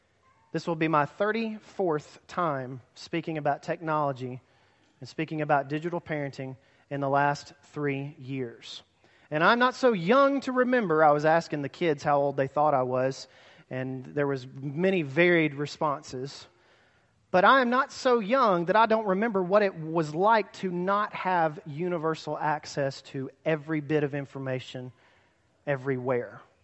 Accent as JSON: {"language": "English", "town": "Huntsville", "region": "Alabama", "country": "United States", "said": "a guy said, \"Where are you from?\" I said, \"Huntsville, Alabama.\""}